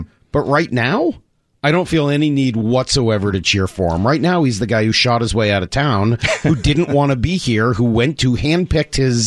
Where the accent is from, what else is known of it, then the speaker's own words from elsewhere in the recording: Northeast, United States; now in Seattle, United States; I'm probably in the booing camp because I'm from the Northeast.